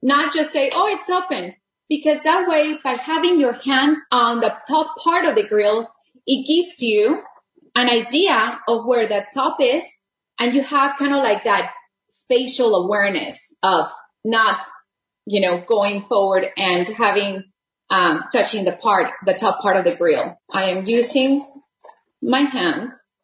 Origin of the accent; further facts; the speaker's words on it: Texas, United States; And of course, I'm from Texas. I have to put a jalapeno.